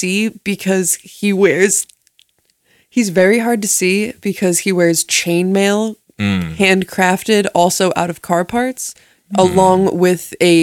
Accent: Philadelphia, Pennsylvania, United States; I mean, okay, I'm from Philly. It's possible, but I doubt it.

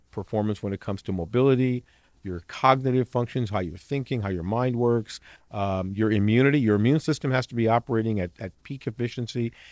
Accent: Queens, New York, United States; And as a young kid growing up in Queens, New York, literally living right between two major airports, John F. Kennedy Airport and LaGuardia Airport

